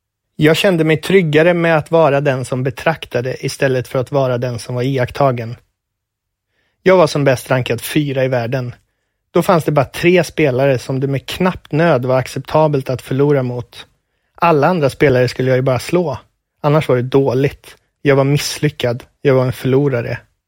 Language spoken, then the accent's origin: Swedish; Tibro, Västra Götaland County, Sweden; Jag var ju han från Tibro som var duktig på tennis.